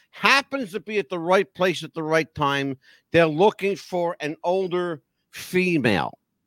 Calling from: New Jersey, United States; I'm in New Jersey. Mm-hmm. I'm not far from Atlantic City.

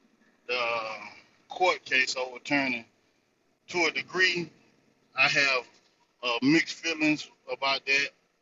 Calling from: North Carolina, United States; I'm calling from the North Carolina Territory.

